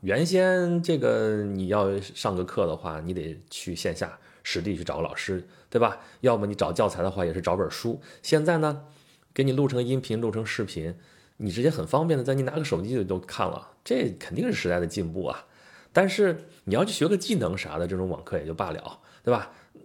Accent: China

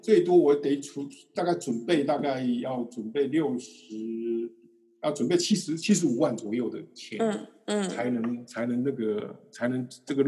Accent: China; 出生我们中国人讲出生之犊不畏虎

